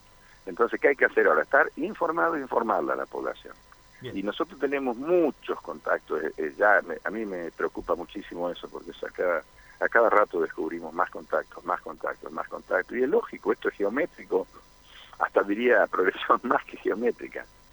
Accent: Argentina; Los argentinos somos muy opinólogos, todos opinamos incluso bastante de lo que no sabemos.

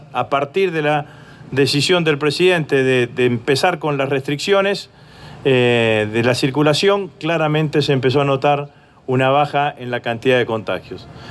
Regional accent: Santa Fe, Argentina; como santafesino, contento de poder colaborar, de estar aquí en mi provincia, en nuestra provincia

